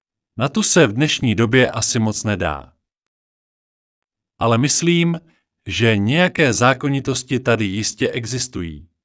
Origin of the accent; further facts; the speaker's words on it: Prague, Czechia; born there; Narodil jsem se v Karlíně, což byla ves v těsném sousedství Prahy, která byla teprve roce 1903 povýšena na město. K Praze byl Karlín připojen až v roce 1922.